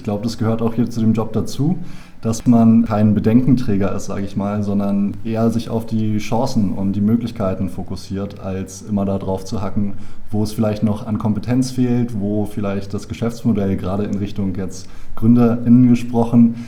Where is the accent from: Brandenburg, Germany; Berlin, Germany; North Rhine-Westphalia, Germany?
Berlin, Germany; war ich 2 Jahre für mein Abitur in Irland. Ansonsten, ich komme aus Berlin, bin hier geboren, wahrscheinlich auch bis an mein Lebensende nicht mehr wirklich wegzukriegen.